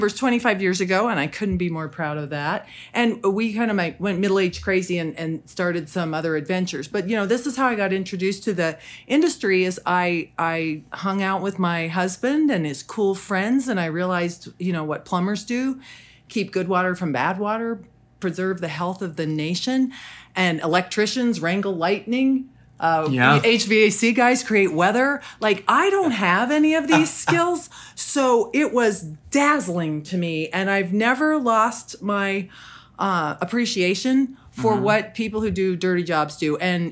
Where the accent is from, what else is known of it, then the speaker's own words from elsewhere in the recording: Salt Lake City, Utah, United States; And when I was growing up in Salt Lake City, my dad was not handy.